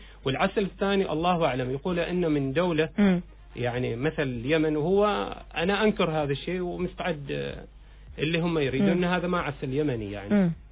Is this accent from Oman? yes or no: yes; Oman; احنا عمانيين